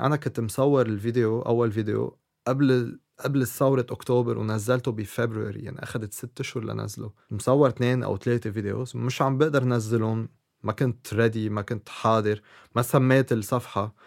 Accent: Lebanon; بعدين بيقول لي انت من وين؟ بقول له انا من لبنان.

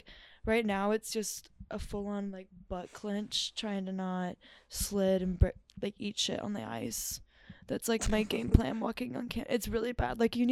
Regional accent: Texas, United States; now in Indiana, United States; It's weird because Lauren and I are going to Colorado for spring break, and we're from Texas

